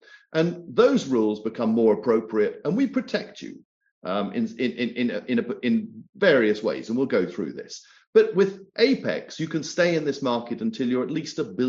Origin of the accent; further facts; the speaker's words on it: Scotland, United Kingdom; born there; Now, I'm Scottish by birth